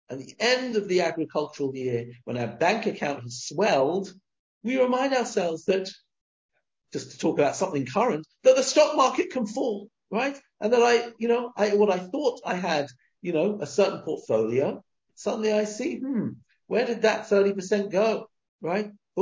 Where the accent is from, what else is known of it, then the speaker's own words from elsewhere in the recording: England, United Kingdom; now in Israel; You know, I grew up in England.